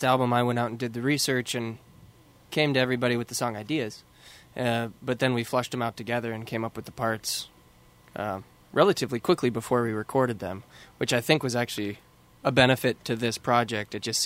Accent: Custer, South Dakota, United States; Yeah, I'm West River over there. Mm-hmm. I grew up in a little town called Custer

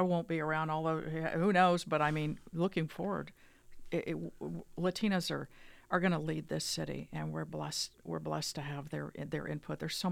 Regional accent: San Antonio, Texas, United States; And growing up in San Antonio in the 70s, I remember when I was in high school, I think it was Lila Cockrell was a mayor.

